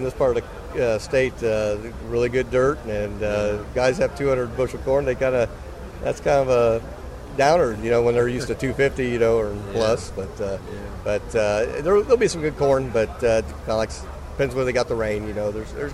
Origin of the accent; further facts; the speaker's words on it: Illinois, United States; Yeah, I'm actually from Hancock County, Illinois, and our area is looking really good.